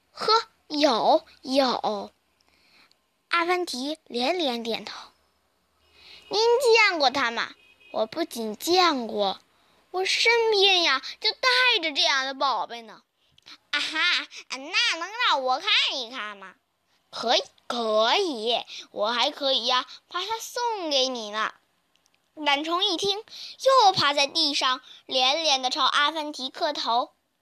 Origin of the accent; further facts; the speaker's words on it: Shenyang, Liaoning, China; 我来自辽宁省沈阳市，